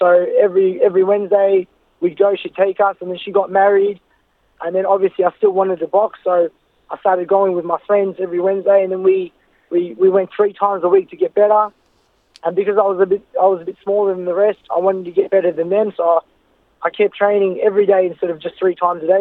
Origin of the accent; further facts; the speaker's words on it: Philippines; now in Australia; And being Filipino, I think, you know, coming up from poverty as well